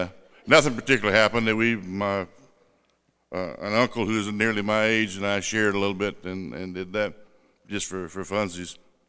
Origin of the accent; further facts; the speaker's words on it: Louisiana, United States; also born or lived in Texas; I was born in Texas, moved to Louisiana as a young child, and raised in a Southern Baptist family, which is a breeding ground for a lot of us alcoholics.